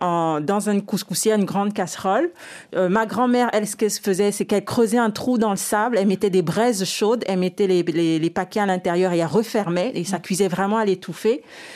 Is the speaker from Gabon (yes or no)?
yes; Moyen-Ogooué, Gabon; Au Gabon, chez nous, au Moyen-Ogoué, on dit irehu ou le paquet, plus généralement.